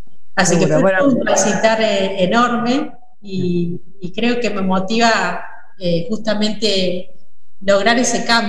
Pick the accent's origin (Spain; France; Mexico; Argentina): Argentina; Jujuy; Soy jujeña, así que el tema de la madre naturaleza es una cuestión cultural.